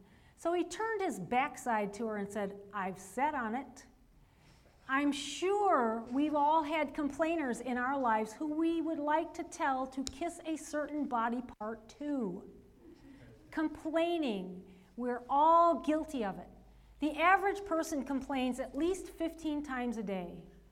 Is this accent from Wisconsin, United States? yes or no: no; California, United States; born there; also born or lived in Illinois; Look, I was born in California. I think some of that warm air got into my system and I can't get rid of it.